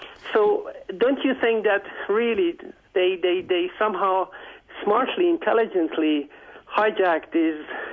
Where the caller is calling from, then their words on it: Evian, Auvergne-Rhône-Alpes, France; I'm calling from Evian, not too far from Geneva, where I work in Geneva.